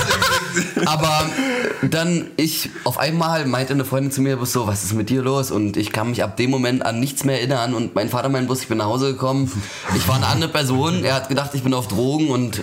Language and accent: German; eastern Germany, Germany; Du, ich bin Ossi, das heißt, wir trinken hier nur